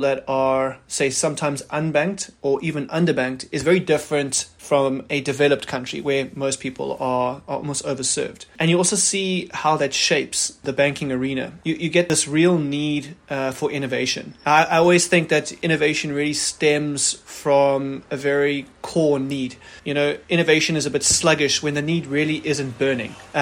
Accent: South Africa; I come from South Africa, so I've worked in the emerging markets.

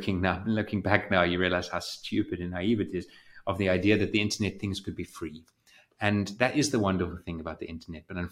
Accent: South Africa; I'm from South Africa.

